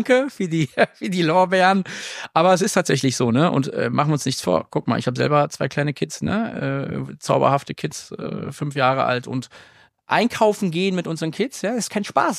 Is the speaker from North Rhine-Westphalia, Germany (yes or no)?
yes; Bonn, North Rhine-Westphalia, Germany; ich bin ein Bonner Jung, ich komme aus Bonn